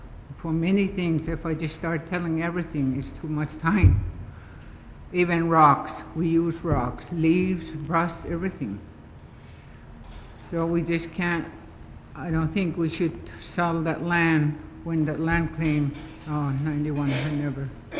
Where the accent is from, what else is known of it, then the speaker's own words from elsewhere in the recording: Chitina, Alaska, United States; I'm from Chitna, Alaska.